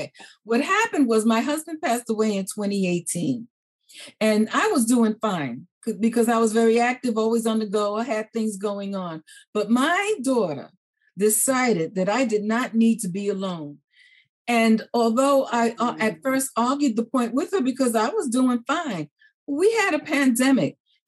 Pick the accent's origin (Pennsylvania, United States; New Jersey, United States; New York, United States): New York, United States; New York City; But I grew up in New York City and I started working for a New York telephone company, worked my way up the ladder.